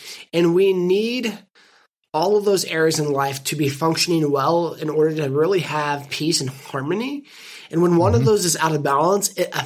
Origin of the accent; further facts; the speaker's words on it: Hays, Kansas, United States; moved away as an adult; now in Tulsa, United States; I grew up in Hayes, Kansas, and moved here to Tulsa back in 2007. Went to the university here of Oral Roberts University.